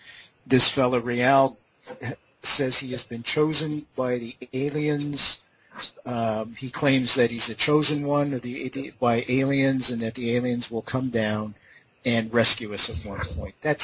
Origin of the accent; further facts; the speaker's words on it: Montreal, Quebec, Canada; Now, when I was in Montreal, I broadcast out of Kingston, but I'm from Montreal originally